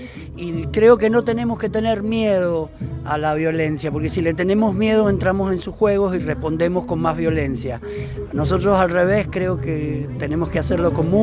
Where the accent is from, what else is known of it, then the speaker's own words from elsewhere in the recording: Luján de Cuyo, Mendoza, Argentina; tenemos una provincia, Mendoza, y que tenemos Godoy Cruz, yo soy de Luján